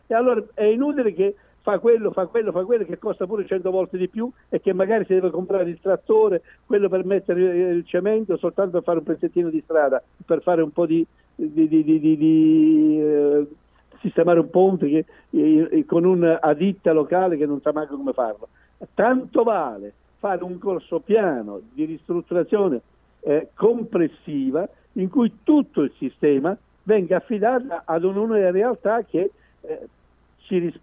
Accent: Montenero di Bisaccia, Molise, Italy; Montenegro di Bisaccia, il mio paese del Molise

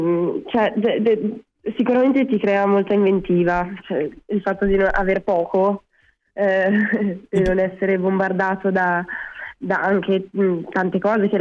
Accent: Trentino-Alto Adige, Italy; Però sono, sì, della Val di Sole, quindi è una bellissima valle trentina, insomma, dove ci sono le Dolomiti di Brenta.

